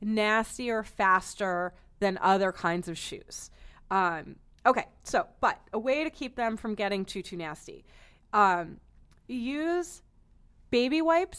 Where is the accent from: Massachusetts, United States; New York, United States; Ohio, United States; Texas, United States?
Massachusetts, United States; Boston; I'm from Boston. We used to regularly drive up to go to the store and go to all the outlets up the where L.L. Bean is also a town where there are a whole bunch of outlets.